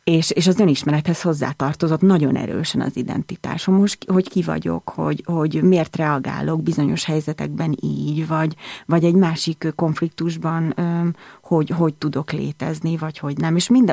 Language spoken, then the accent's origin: Hungarian; Hungary; born there; házasodtak össze, ott született a bátyám, és végül úgy döntöttek, hogy Magyarországra költöznek, és így születtem már én.